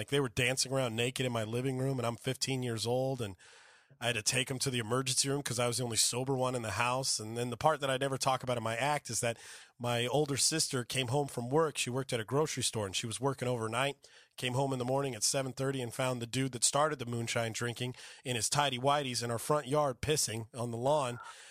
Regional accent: California, United States; You know what I like is that my dad, I grew up in Central California

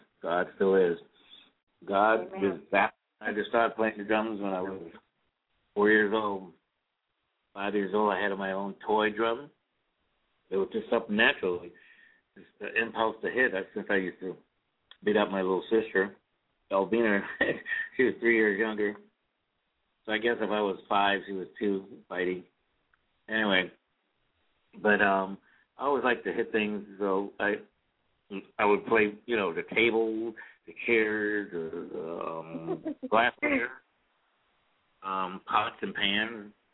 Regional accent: Charleston, United States; now in New York, United States; because I came from Charleston to New York

